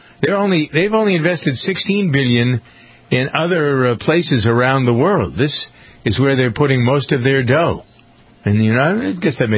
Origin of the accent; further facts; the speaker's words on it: United States; Well, what do you expect? I am an American.